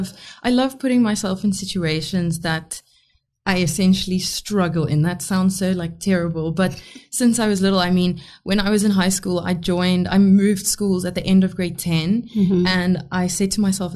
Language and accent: English; Johannesburg, Gauteng, South Africa; now in Bloemfontein, South Africa; But, yeah, I'm from Johannesburg originally. My parents got divorced when I was younger. My dad stayed in Bloem. My mom moved to Johannesburg. So I did high school in Joburg.